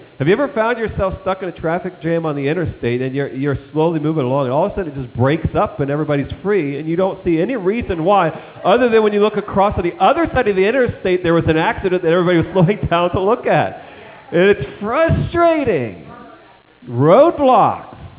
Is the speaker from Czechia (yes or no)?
no; Ohio, United States; And I always get teased when people find out I'm from Ohio about how bad we are in Ohio driving.